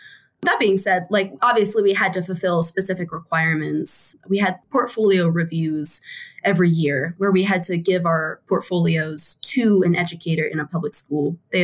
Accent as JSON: {"language": "English", "region": "East Coast", "country": "United States", "also_born_or_lived": "West Virginia / Pittsburgh", "said": "Oh, no. Yeah, I am from the East Coast. It's kind of funny. I did a mini circle around the East Coast in terms of where I lived. So I was born in West Virginia."}